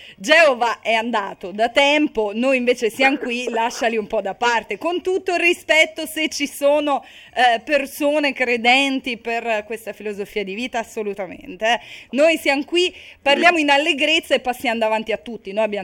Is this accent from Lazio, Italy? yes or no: yes; Rome, Lazio, Italy; Però a me fa bene, perché anch'io sono di Roma